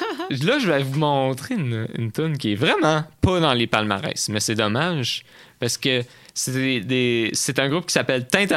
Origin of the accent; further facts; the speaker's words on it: Ontario, Canada; Non, ouais, je suis né en Ontario. Je suis franco-ontarien.